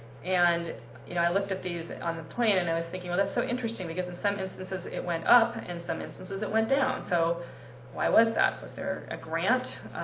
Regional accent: Seattle, Washington, United States; I'm from Seattle. I hope when you come to Seattle, you eat in our restaurants.

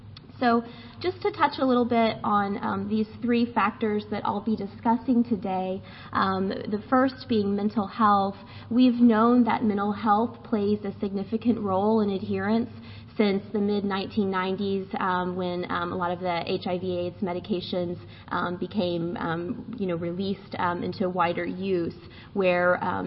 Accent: Tulsa, Oklahoma, United States; I am from Tulsa, and we only have two urban areas in Oklahoma.

